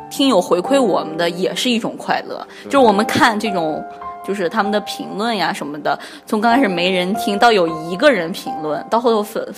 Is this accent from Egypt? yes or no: no; Taiyuan, Shanxi, China; 我觉得我们家乡还是很美的一个地方，尤其去过苏杭的人，上有天堂，下有太原。